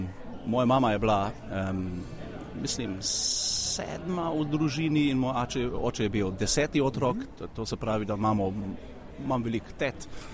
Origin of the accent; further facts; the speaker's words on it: Moers, North Rhine-Westphalia, Germany; born there; Slovenian is a second language; Ampak jaz sem se rodil tukaj v Nemčiji, v Mörsu, pred 44 leti.